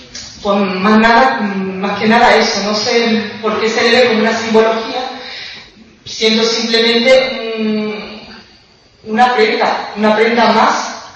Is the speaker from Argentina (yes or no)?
no; Spain; A ver, soy española y yo tengo claro